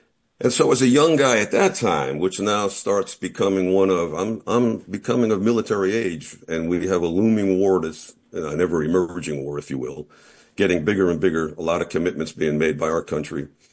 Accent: New Jersey, United States; But growing up in New Jersey, having been born in 1947, the 50s were, somewhat tranquil

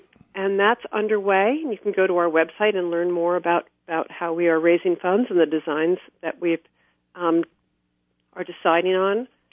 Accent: New York, United States; I know because I'm from New York. I'm very familiar with what's going on in New York State.

